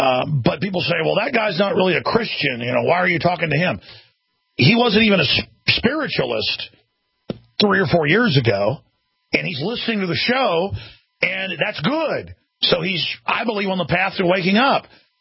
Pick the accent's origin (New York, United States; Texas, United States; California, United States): Texas, United States; Dallas; My mom would take me there because I'm from Dallas.